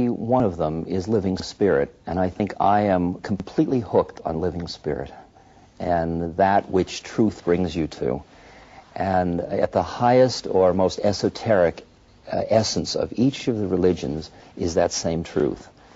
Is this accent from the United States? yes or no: yes; Boston, Massachusetts, United States; And I grew up in the United States, in Boston.